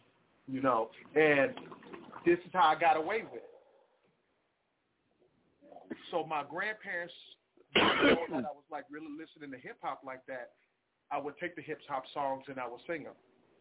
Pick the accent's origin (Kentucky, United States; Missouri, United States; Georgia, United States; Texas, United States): Missouri, United States; Kansas City; You know, and growing up in Kansas City, this was before microphones and all that.